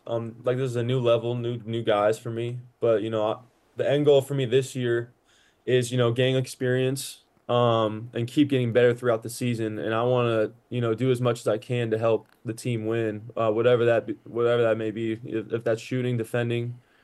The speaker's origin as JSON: {"language": "English", "town": "Seattle", "region": "Washington", "country": "United States", "tie": "born or raised there", "said": "Yeah, so I spent my high school career in Seattle."}